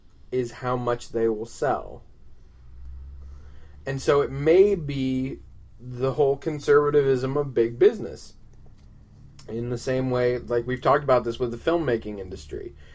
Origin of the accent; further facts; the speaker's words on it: United States; I've always been fond of hot dogs as much as any kid growing up in America.